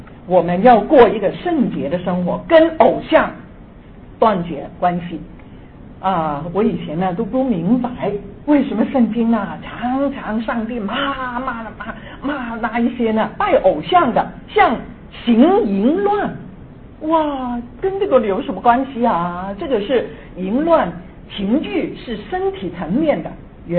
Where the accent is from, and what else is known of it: China